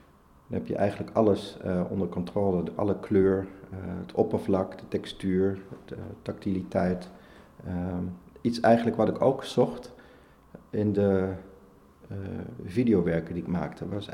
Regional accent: Limbricht, Limburg, Netherlands; terug naar Limbricht, het dorpje waar ik ben opgegroeid.

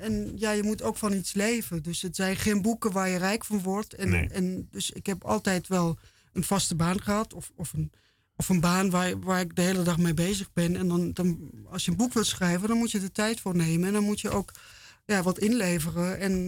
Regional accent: Erfurt, Thuringia, Germany; now in Leipzig, Germany; Nou, ik ben in Erfurt opgegroeid. Dat is ook een mooie middeleeuwse stad ten zuiden van Leipzig.

